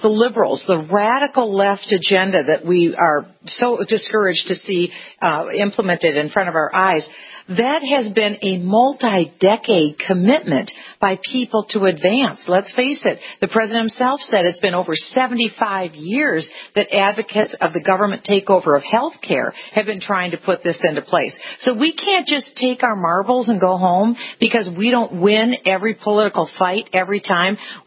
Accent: Minnesota, United States; and in my home state of Minnesota.

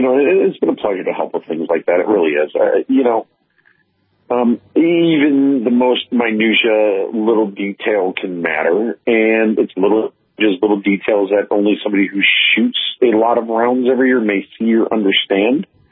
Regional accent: Michigan, United States; I never heard it either, but I'm from Michigan.

